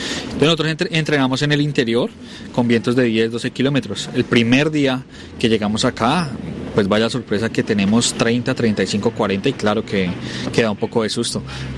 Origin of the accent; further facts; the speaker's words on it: Colombia; soy selección Colombia para representar al país. Somos 9 colombianos